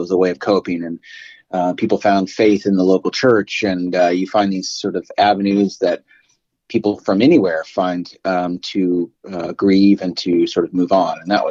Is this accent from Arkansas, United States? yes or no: yes; Arkansas, United States; I grew up in the Ozarks in Arkansas. So coming up from the Ozarks and then spend time in Texas and Tennessee